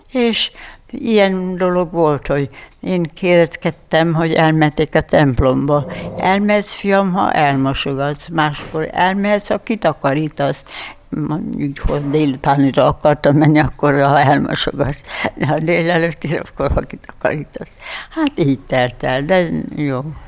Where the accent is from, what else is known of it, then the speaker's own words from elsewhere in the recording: Mezőtúr, Jász-Nagykun-Szolnok, Hungary; born there; Mezőtúron születtem, 1915. április 21-ben. Úgyhogy ott jártam iskolába, 4 elemit jártunk